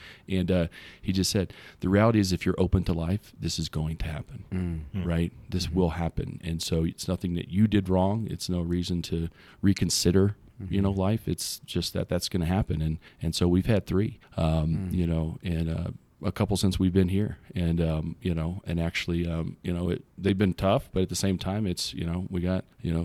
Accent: Texas, United States; because I was raised in Texas. I mean, there was a small Catholic church

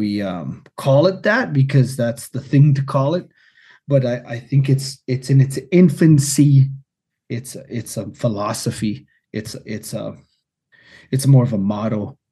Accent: India; Outside of that, it's just us being Indian.

